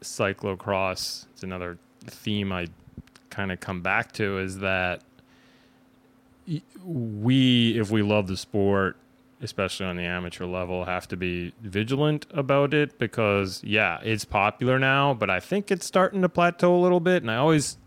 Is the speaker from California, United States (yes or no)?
yes; California, United States; Growing up in California, West Coast, racing on the West Coast, especially cyclocross